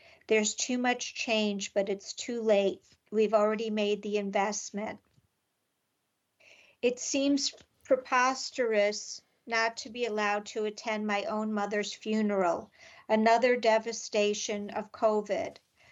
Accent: Cleveland, Ohio, United States; now in Long Island, United States; not only am I trapped on Long Island, but I'm far away from Cleveland where I grew up, where my mother died and lived all 86 years of her life.

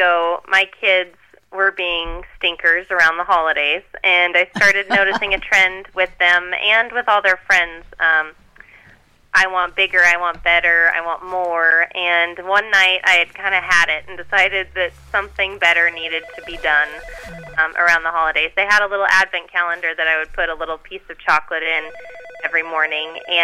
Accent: Helena, Montana, United States; Well, we grew up in Helena, Montana, which is a very small little town, at rival high schools.

